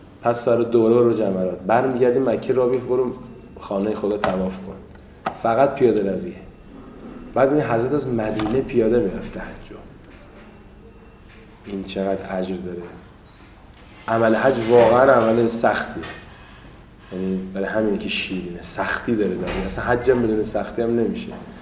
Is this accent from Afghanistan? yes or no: no; Iran; چون ما ایرانی هستیم